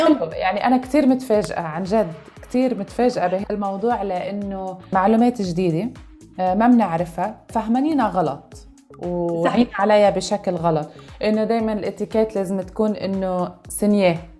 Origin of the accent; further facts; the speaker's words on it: Lebanon; now in United Arab Emirates; يعني انا صار عندي هيدي الكالتشر شوك اذا فينا نسميها لما نقلت من لبنان على الامارات.